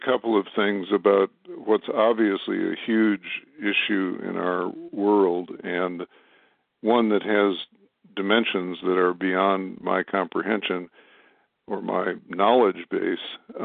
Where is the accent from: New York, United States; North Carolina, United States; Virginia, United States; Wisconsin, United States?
Wisconsin, United States; Madison; their impact on my hometown of Madison, Wisconsin